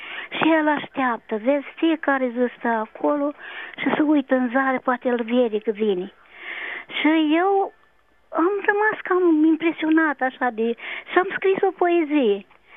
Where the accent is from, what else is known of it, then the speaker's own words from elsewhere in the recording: Almașul, Romania; în satul meu acolo, Almașul, este un sătuc care e pitoresc, e foarte frumos. Pe mijlocul lui curge o apă veșnic, un prăiaș.